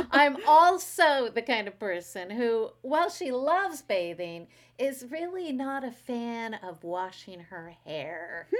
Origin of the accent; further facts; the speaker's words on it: Canada; moved away as an adult; also born or lived in Asia; now in Beijing, China; I am a Canadian gal who's been living and teaching in Asia for the last 20-some years, and I'm presently stuck in Beijing